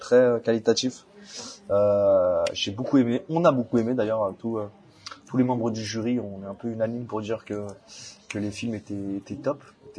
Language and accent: French; Paris, Île-de-France, France; Je suis de Paris.